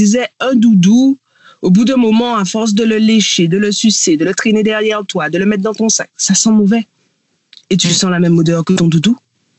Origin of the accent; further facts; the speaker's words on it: Guadeloupe, France; now in Réunion, France; je suis guadeloupéenne et je vis à La Réunion.